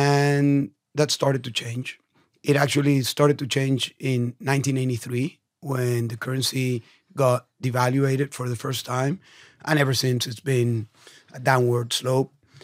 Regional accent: Caracas, Capital District, Venezuela; I'm from Venezuela. I was born in Caracas, Venezuela in the 1970s.

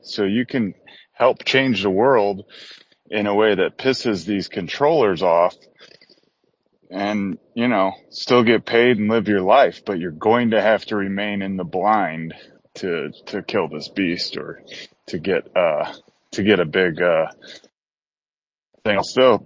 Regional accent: United States; Besides, I'm American.

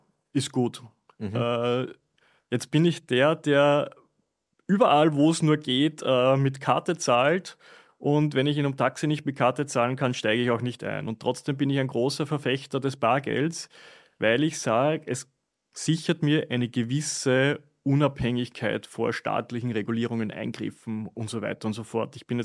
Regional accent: Freistadt, Upper Austria, Austria; Na doch, es ist Freistadt, das ist sogar eine kleinere Stadt, die Mühlviertel.

